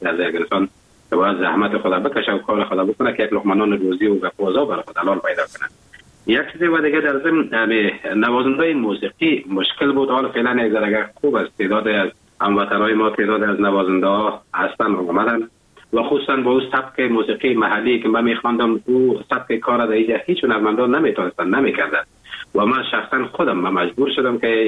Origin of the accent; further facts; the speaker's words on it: Afghanistan; now in Germany; زمانی که من از افغانستان بر آمدم به کشور آلمان آمدم